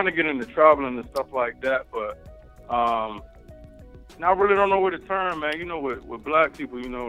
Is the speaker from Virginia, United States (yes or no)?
yes; Hampton Roads, Virginia, United States; now in Richmond, United States; I'm in Richmond, Virginia, but I'm actually from Hampton Roads. I don't know if you ever heard of like Virginia Beach.